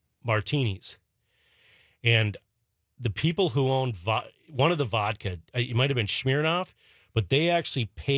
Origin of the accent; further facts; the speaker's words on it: Minnesota, United States; I'm from Minnesota